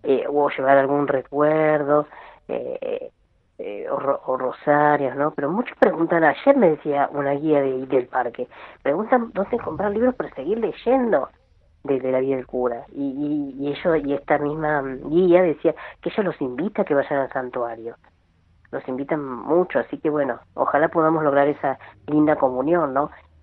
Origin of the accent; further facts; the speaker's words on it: La Plata, Buenos Aires Province, Argentina; now in Mina Clavero, Argentina; soy de La Plata, Buenos Aires, pero hace más de 30 años que vivo acá en la zona. Que vivo en Mina Clavero